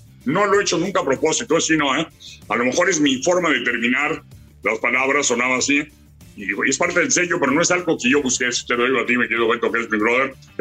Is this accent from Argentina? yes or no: no; Mexico City, Mexico; also born or lived in Tampico / Guadalajara; A los 6 meses me fui al DF. Pero nací en Tampico y eres de donde eres. Me crié en el DF, soy chilangazo, porque de los 6 meses hasta los 22 viví en el Distrito Federal.